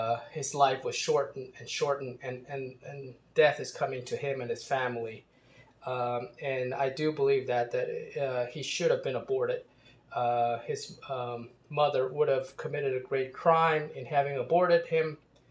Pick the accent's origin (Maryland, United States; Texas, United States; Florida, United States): Maryland, United States; Baltimore; So in Baltimore, I grew up in Baltimore, Maryland.